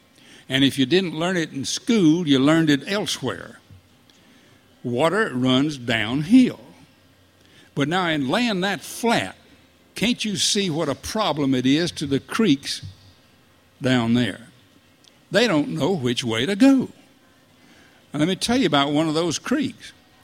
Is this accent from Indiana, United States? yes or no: no; Florida, United States; I was born and raised in Florida, and I learned that in some parts of the Florida, the land is flatter than in other parts.